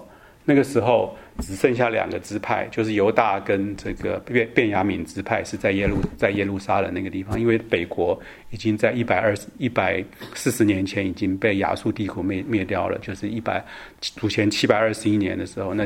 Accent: Taiwan; 我们从台湾来的，我们去有当过两年的这服兵役哈

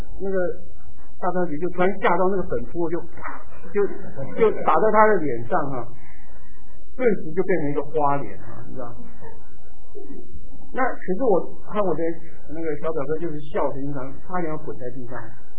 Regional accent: southern Taiwan, Taiwan; 我是在台湾南部长大的哈，小的时候，那叫那边的比较淳朴，很多的邻舍啊，还有亲戚啊，都是很近

